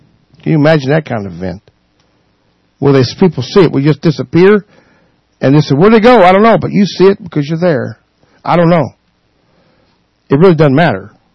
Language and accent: English; the South, United States; which I'm not an English teacher by no stretch because I'm from the South.